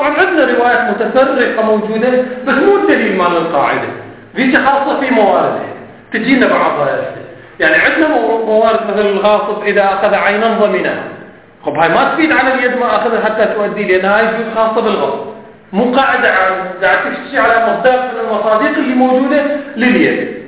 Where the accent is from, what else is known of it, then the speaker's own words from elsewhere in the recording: Iraq; احنا مثلا عندنا بالعراق